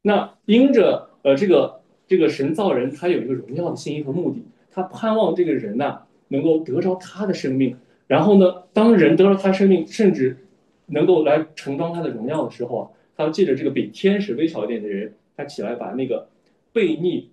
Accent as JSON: {"language": "Chinese", "country": "China", "said": "我们中国人讲俗话的是讲的倔驴嘛"}